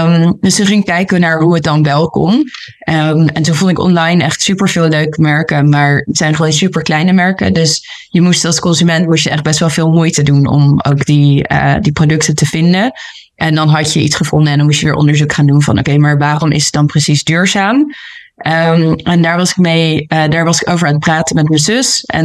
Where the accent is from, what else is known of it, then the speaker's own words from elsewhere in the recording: Amsterdam, North Holland, Netherlands; born there; Ik ben geboren in Amsterdam.